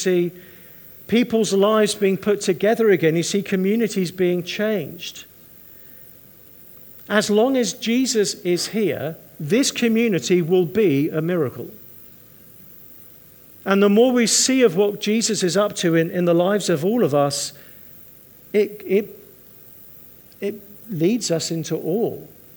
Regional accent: England, United Kingdom; now in United States; I was having some complications with my visa, living in America as an English person.

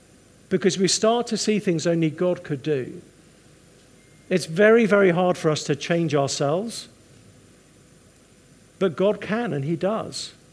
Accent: England, United Kingdom; now in United States; I was having some complications with my visa, living in America as an English person.

